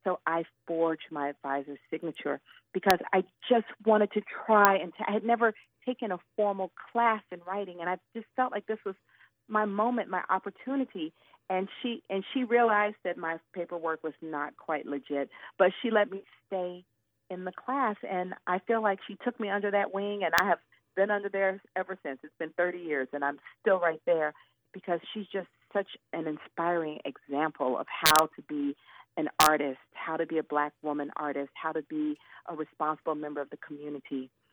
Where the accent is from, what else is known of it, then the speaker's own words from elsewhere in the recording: Atlanta, Georgia, United States; And I haven't lived in Atlanta for many years. And so my first book, Leaving Atlanta, was about growing up in Atlanta during the Atlanta child murders.